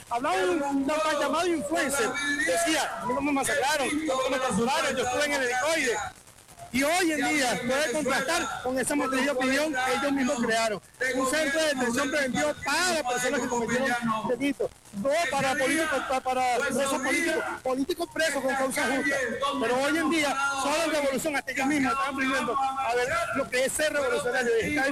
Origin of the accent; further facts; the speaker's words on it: Urdaneta, Venezuela; vengo del municipio de Urdaneta.